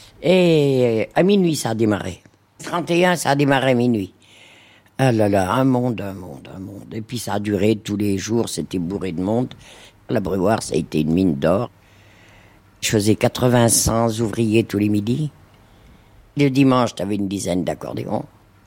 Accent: Thonon-les-Bains, Auvergne-Rhône-Alpes, France; born there; je suis né à Thonon-les-Bains. Mes parents sont natifs de Châtel. Ils étaient agriculteurs.

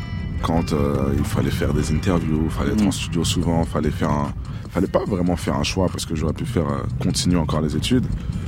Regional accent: La Courneuve, Île-de-France, France; C'est comme si la ville, c'était notre pays. On est des Courneviens, donc c'est comme si c'était notre nationalité.

